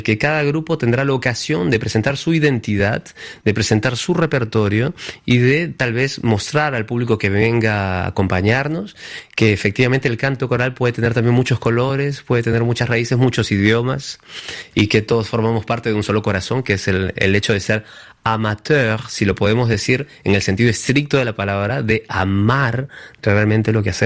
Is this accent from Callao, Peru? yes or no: no; Lima, Peru; moved away; en Lima, en el Perú, de donde vengo yo. De esta manera puedo ligar un poco mis dos países, el de nacimiento y el de adopción